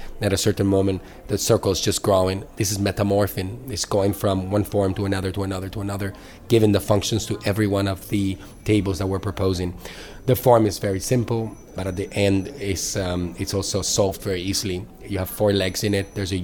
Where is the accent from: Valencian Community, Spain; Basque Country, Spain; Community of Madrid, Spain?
Community of Madrid, Spain; Madrid; English is a second language; I'm a designer. I'm Spanish. I'm from Madrid.